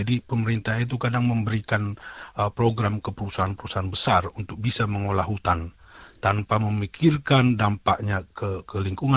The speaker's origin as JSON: {"language": "Indonesian", "town": "Tarutung", "region": "North Sumatra", "country": "Indonesia", "said": "Ya, jadi saya dari Pagar Sinondi, itu di Kecamatan Tarutung, Tapanuli Utara."}